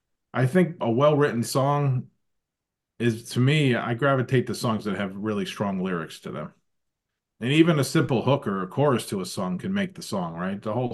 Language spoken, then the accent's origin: English; Buffalo, New York, United States; But longtime fan of … born and raised in Buffalo, New York. I come from the Rust Belt and the blue collar community up there, and life.